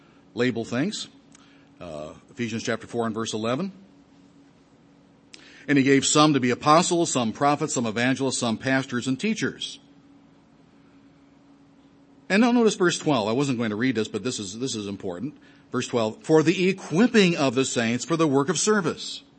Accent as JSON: {"language": "English", "town": "Detroit", "region": "Michigan", "country": "United States", "tie": "born or raised there", "said": "Back home in where I grew up in the Detroit area, I used to pastor Detroit before moving here."}